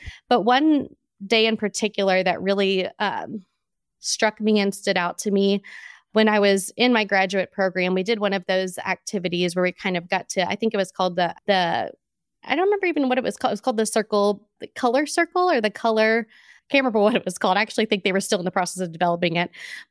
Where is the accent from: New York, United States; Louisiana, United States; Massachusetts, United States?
Louisiana, United States; And so I grew up in Louisiana in a somewhat diverse public school system.